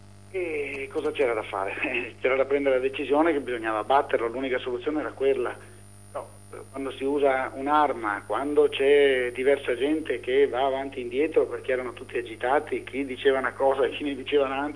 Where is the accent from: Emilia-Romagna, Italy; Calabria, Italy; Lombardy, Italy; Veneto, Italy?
Veneto, Italy; Io sono dei Colli Euganei, siamo a 30 chilometri, insomma.